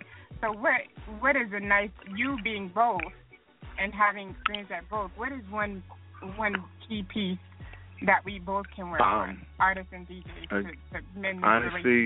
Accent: Killeen, Texas, United States; but I am from Killeen, Texas, although I'm right out here on the West Coast right now

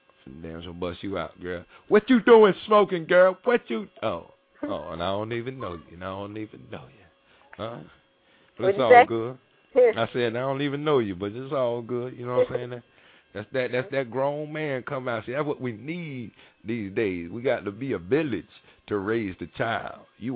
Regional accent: Florida, United States; I'm from Florida, so I'm a real DJ.

